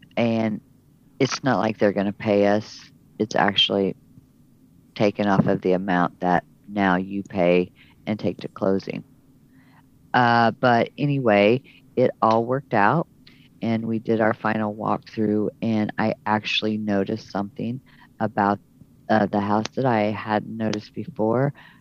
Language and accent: English; Missouri, United States; now in Oklahoma, United States; I myself have even said that I've moved to Oklahoma from Missouri. So show me.